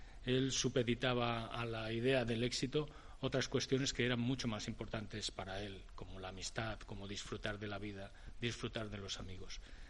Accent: Arenas de San Pedro, Castile and León, Spain; Pues yo le conocí en mi pueblo, Arenas de San Pedro

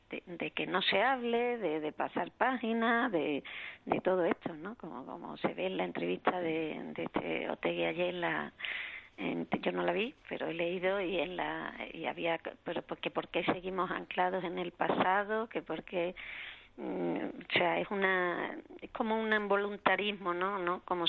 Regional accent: Spain; a mí como víctima del terrorismo, y no solo como española

